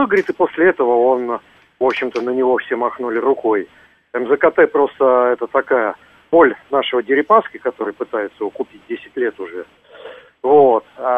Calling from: Moscow, Russia

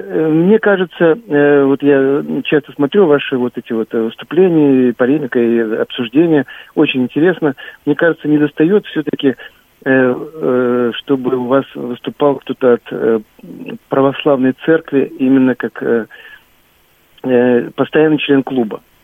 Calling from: Syktyvkar, Komi Republic, Russia; из Сыктывкара. У меня к вам вопрос.

